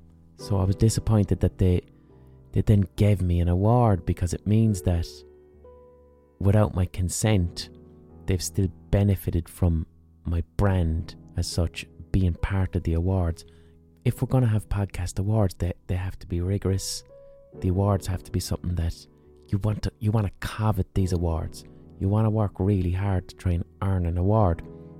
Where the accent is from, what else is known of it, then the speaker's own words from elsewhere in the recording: Ireland; as Irish people we can be globally overrepresented, like we are in literature, you know?